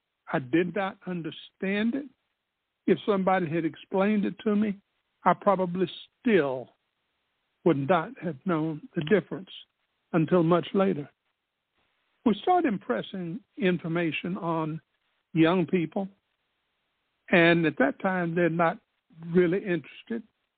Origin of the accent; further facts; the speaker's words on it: Spartanburg, South Carolina, United States; in the heart of my hometown, Spartanburg, South Carolina, there is a statue of a military person by the name of Daniel Morgan.